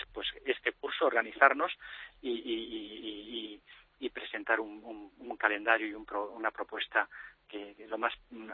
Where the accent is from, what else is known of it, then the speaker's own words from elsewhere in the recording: Madrid, Community of Madrid, Spain; al fin y al cabo somos jóvenes de Madrid